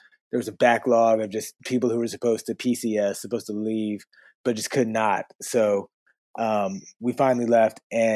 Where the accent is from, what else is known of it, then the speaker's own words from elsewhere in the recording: Botswana; I'm from Botswana.